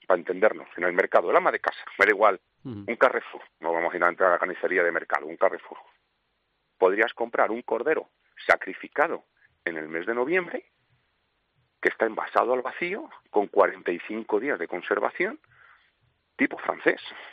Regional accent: Segovia, Castile and León, Spain; Como te he dicho, soy de Segovia

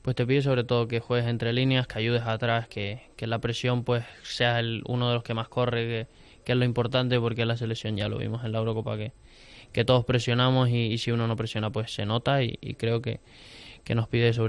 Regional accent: Canary Islands, Spain; Yo soy canario, no andaluz.

